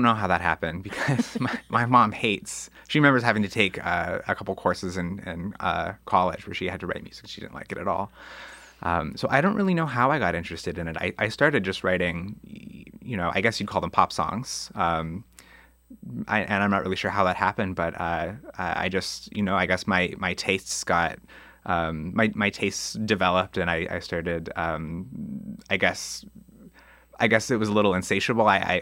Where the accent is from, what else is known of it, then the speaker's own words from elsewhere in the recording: Grand Rapids, Minnesota, United States; also born or lived in Kenora, Canada; I was born in Kenora, Ontario. My whole family's Canadian. But when I was five, my dad took a job just temporarily in Grand Rapids, Minnesota, working at a paper mill. And we just thought we'd live there for 2, maybe 3 years. And we ended up staying there over a decade.